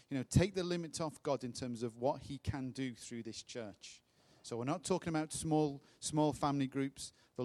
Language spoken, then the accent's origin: English; England, United Kingdom; I'm English, as you can see